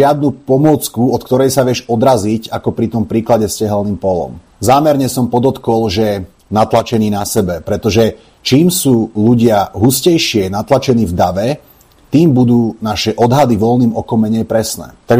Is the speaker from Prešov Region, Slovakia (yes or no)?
no; Bratislava, Bratislava Region, Slovakia; Druhá vec je tá, že ja pochádzam z Bratislavy